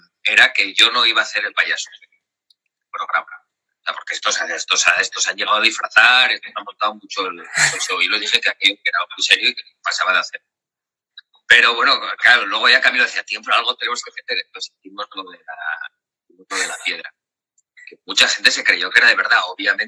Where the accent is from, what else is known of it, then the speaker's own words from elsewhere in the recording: Oviedo, Asturias, Spain; Sí, sí, yo me crié en Oviedo. O sea, mi familia es de esta parte de Llanes, pero yo me crié en Oviedo.